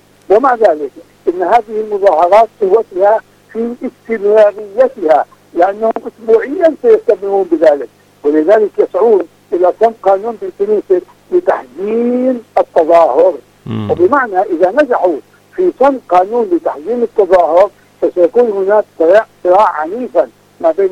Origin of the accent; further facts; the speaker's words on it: Palestine; لست فقط أنا كفلسطيني